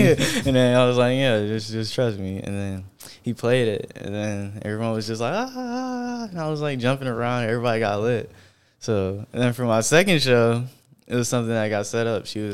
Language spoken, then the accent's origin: English; Mount Clemens, Michigan, United States; I'm from Mount Clemens, Michigan. It's a little small city, like 5 miles away from Detroit, you know.